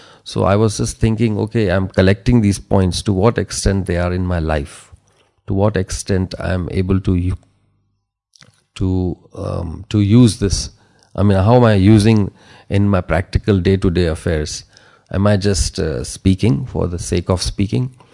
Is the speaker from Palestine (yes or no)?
no; Dubai, United Arab Emirates; Well, I'm from Dubai and I got this opportunity.